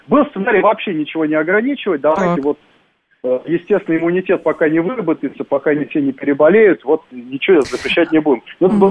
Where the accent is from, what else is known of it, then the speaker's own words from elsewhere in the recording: Moscow, Russia; как житель, как москвич